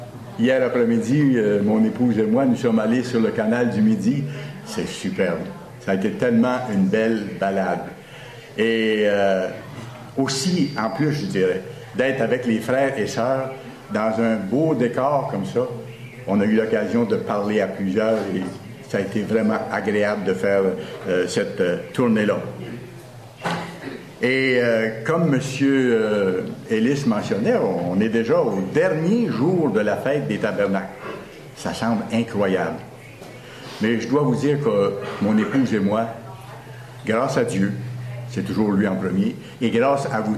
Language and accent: French; Quebec, Canada; accent: Quebecois; de parler autant que possible avec l'accent québécois. Alors, je me suis efforcé, ça n'a pas été trop difficile, mais je me suis efforcé de garder mon accent.